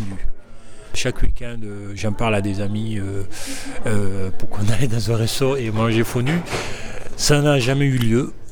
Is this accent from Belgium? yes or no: no; Senegal; now in France; que ce soit au Sénégal, là où j'ai grandi, ou en France, à Paris